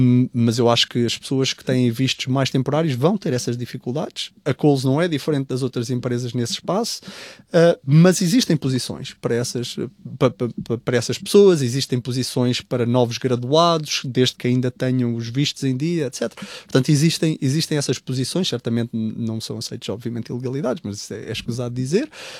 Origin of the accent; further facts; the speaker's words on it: Portugal; now in Australia; muitos de nós portugueses e eventualmente todas as comunidades imigrantes pelo mundo sentirão, que ao ter um sotaque diferente, imediatamente nós anunciamos que não somos australianos